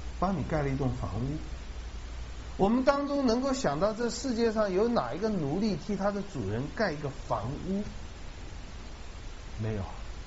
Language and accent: Chinese; China; 我们中国人做了王当然就是盖宫殿了